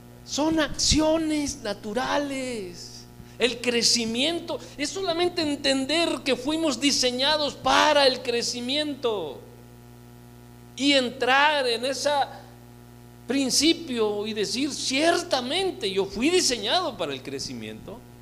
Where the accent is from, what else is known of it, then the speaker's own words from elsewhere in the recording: Argentina; Yo estoy hablando como argentino. Necesito ver el árbol genealógico, ¿no? A lo mejor allá de alguno de mis ancestros, allá por la Patagonia.